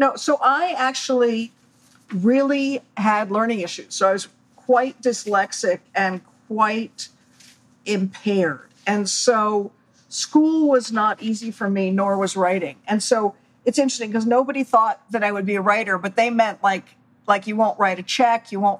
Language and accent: English; Chevy Chase, Maryland, United States; I grew up in Chevy Chase, Maryland. In the very strange edge of Washington, D.C.